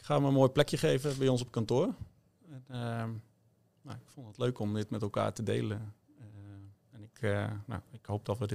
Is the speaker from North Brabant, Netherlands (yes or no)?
no; Utrecht, Netherlands; Ik kom uit Utrecht en ik kom helemaal niet uit om deze omgeving.